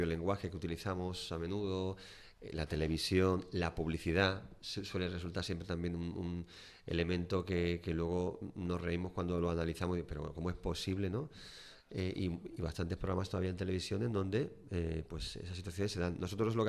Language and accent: Spanish; Málaga, Andalusia, Spain; Pues somos de Málaga, aunque ahora, hoy concretamente, acabamos de regresar de León